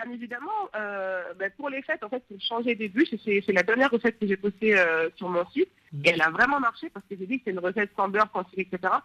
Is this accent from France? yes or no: yes; France; Moi, je suis née, j'ai grandi en France